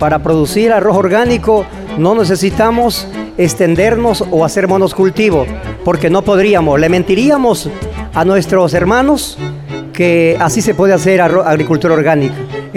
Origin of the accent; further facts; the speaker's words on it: Santa Lucía, Guayas, Ecuador; Bueno, yo soy, mi cantón es Santa Lucía, provincia del Guayas, el cantón más caluroso de la costa ecuatoriana.